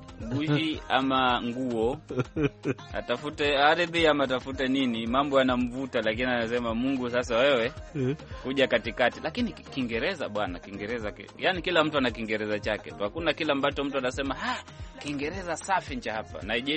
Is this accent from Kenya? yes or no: yes; Busia, Busia County, Kenya; Kule kwetu Busia kule tunatafuna miwa basi